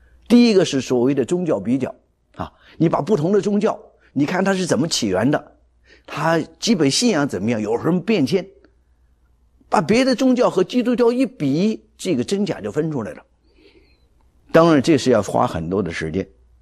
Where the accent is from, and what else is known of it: China